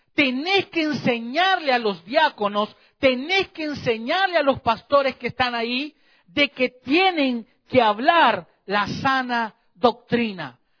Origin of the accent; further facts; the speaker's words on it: El Salvador; recuerdo que allá en mi país, en El Salvador